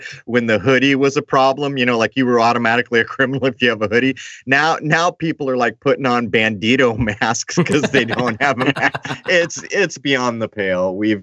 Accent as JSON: {"language": "English", "town": "San Diego", "region": "California", "country": "United States", "tie": "born or raised there", "said": "It happened in La Mesa, which is my hometown of San Diego."}